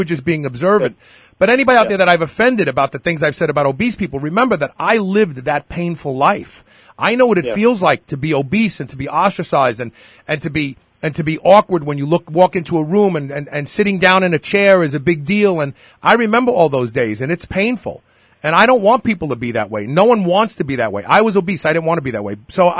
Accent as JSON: {"language": "English", "town": "Brooklyn", "region": "New York", "country": "United States", "tie": "born or raised there", "said": "And growing up in Bed-Stuy, Brooklyn, I was surrounded by African American people and Puerto Rican people, and I was the minority"}